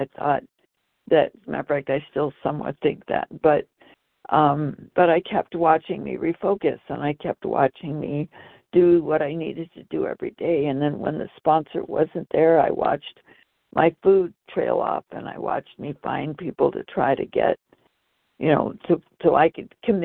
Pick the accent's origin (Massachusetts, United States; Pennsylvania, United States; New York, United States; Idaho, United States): Idaho, United States; I'm from Idaho.